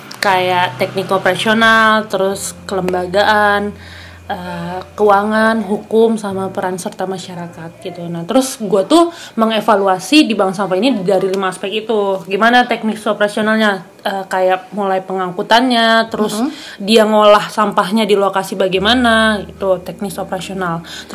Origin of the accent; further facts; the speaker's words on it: Semarang, Central Java, Indonesia; Ya, karena kan kebetulan dong kampung gua di sana. Jadi kenapa gua memilih di Semarang gitu.